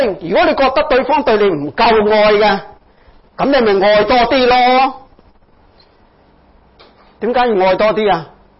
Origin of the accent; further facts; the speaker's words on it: China; 作為我們中國人只是講受者弱那種心理關係